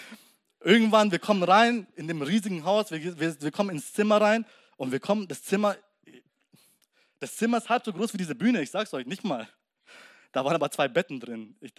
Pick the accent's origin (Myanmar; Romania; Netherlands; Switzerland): Myanmar; ich komme aus Burma, Myanmar heißt das Land, und das ist ein Land in Asien, etwas südlicher von Thailand